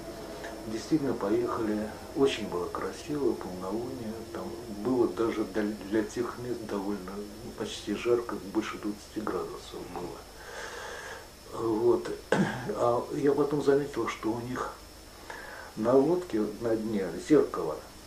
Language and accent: Russian; Moscow, Russia; я сам из Москвы.